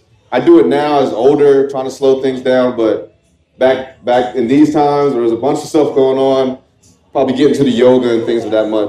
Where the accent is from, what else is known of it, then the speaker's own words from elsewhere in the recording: New Jersey, United States; I'm from South Jersey, Atlantic County.